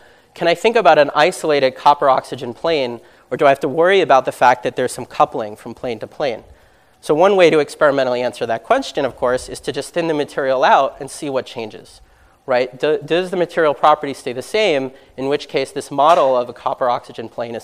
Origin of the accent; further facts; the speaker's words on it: United States; And sadly, I'm an American.